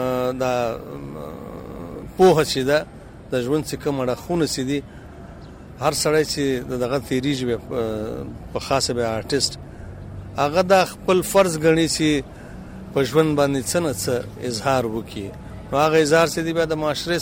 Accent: Quetta, Balochistan, Pakistan; also born or lived in Pishin; زه مسجد پښین یو، خو موږ په کوټه کې اوسو. زما ټوله تعلیم زوکړه چې دا په کوټه کې سوی ده او تعلیم مو ټوله په کوټه کې حاصل کړی دی، د یونیورسټي پورې.

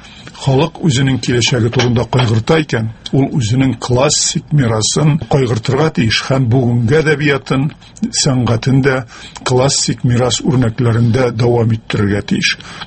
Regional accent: Mamadysh, Tatarstan, Russia; Чөнки Керәшен авылы күршесендә генә үстем. Урманчы дигән авыл бар иде безнең Мамадышта.

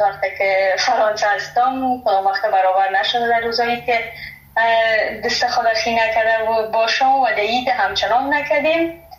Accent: Afghanistan; moved away; دور از افغانستان هستم.

